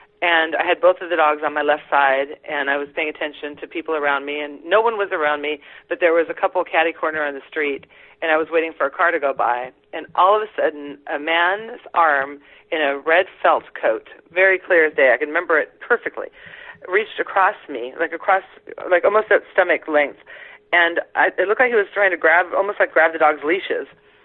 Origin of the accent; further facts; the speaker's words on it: Germany; I'm from Germany, and we don't even really talk about ghosts.